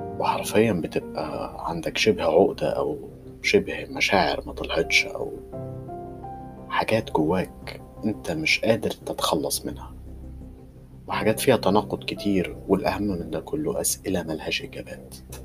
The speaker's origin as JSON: {"language": "Arabic", "country": "Egypt", "said": "احنا كشعب مصري جميل بنحب قوي الجدال"}